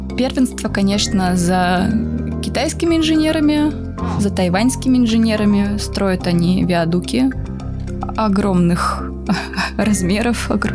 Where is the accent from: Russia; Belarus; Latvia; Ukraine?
Russia; Khabarovsk, Khabarovsk Krai; А что касается железнодорожных, то я родом из Хабаровска.